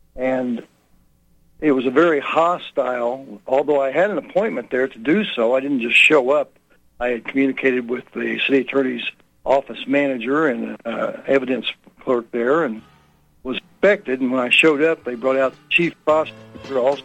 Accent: Oklahoma City, Oklahoma, United States; You know, I am actually from Oklahoma City

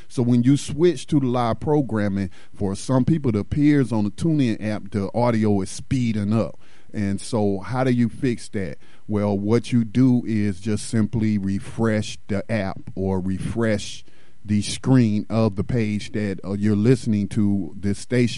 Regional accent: North Carolina, United States; I'm really going to be focusing on my home state of North Carolina, where I live, as we are impacted by a lot of things here.

